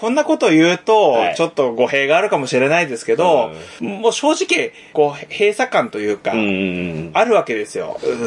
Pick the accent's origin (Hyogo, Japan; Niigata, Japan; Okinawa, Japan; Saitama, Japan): Niigata, Japan; Tokamachi; 出身はですね、知ってるでしょ。はい、新潟県の、はい、十日町市というところなんですけれども。